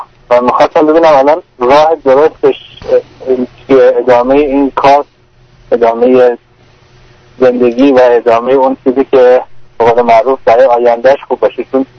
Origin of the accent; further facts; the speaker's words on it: Iran; moved away as an adult; من 34 سالمه، خانومم 29 سال، دقیقاً یک سال و تقریباً 2-3 ماه پیش ما برای اولین بار از ایران خارج شدیم و اومدیم اینجا.